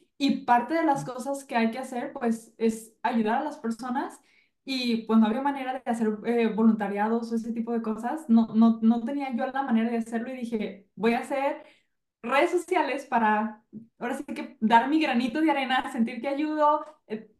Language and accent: Spanish; Guadalajara, Jalisco, Mexico; now in Vancouver, Canada; soy mexicana, entonces por eso México, Canadá, Estados Unidos, donde sea.